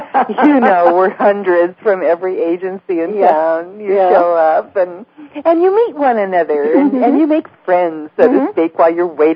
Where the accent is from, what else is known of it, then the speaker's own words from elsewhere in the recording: California, United States; moved away; Well, I'm a Californian.